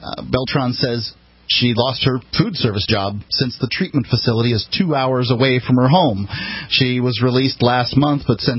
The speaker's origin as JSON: {"language": "English", "region": "the South", "country": "United States", "said": "I'm sorry, I'm from the South. We call it liars down there."}